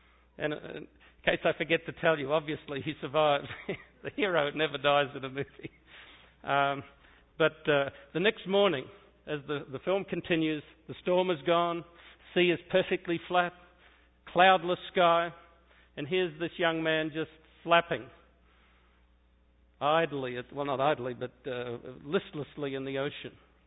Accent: Australia; it looked like the South Pacific, where I'm from. I'm from Australia, but next to it is the South Pacific

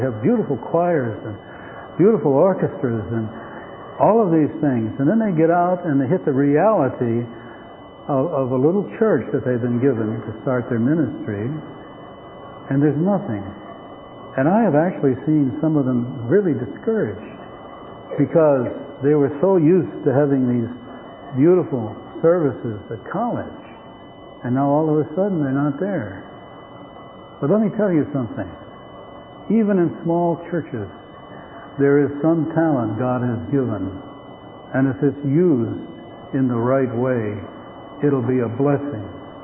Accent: Massachusetts, United States; I grew up around Atlantic Union College

